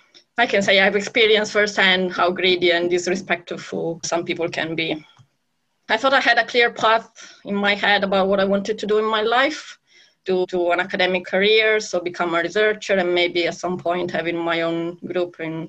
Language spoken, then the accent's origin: English; Italy; English is a second language; You might guess from my accent, I'm Italian. I grew up in a small town in the northwest side of Italy.